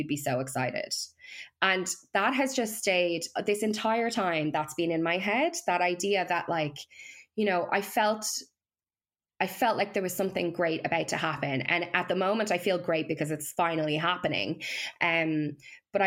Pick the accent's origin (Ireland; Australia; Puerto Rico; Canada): Ireland; historically, we probably haven't been great at that as Irish people. But I love that we're kind of turning a corner there.